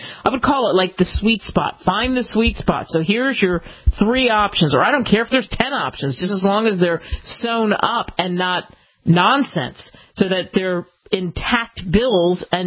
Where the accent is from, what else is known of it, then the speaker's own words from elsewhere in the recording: United States; And I remember the cab driver saying to me, I don't know why, where are you from, lass? America. Then by the time he heard my accent, oh, of course, going back to the U.S., eh? Yep.